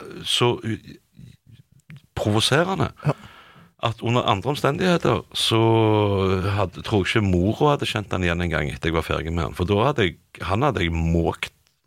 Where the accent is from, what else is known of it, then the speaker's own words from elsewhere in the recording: Stavanger, Rogaland, Norway; jeg var hjemme i Stavanger her for ikke så lenge siden